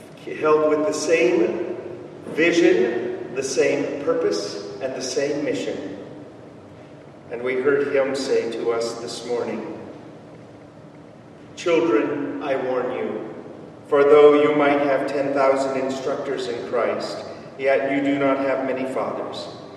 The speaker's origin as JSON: {"language": "English", "region": "Texas", "country": "United States", "tie": "born or raised there", "also_born_or_lived": "Hong Kong", "said": "I grew up in East Texas. My father was in missions administration, and we traveled to different countries as I was growing up."}